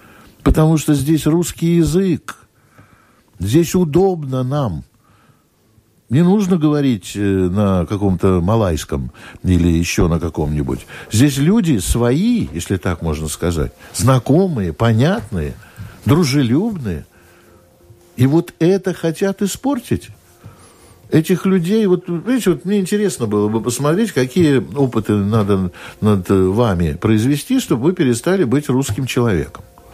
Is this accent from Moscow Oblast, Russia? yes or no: no; Saint Petersburg, Russia; я из Петербурга родом